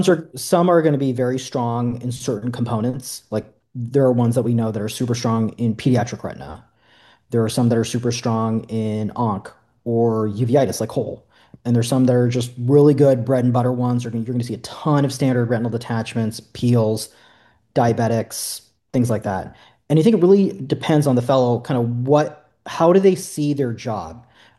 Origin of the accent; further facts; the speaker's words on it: California, United States; I'm from Southern California. I wanted to be close to Southern California, like an hour flight, day's drive, ideally.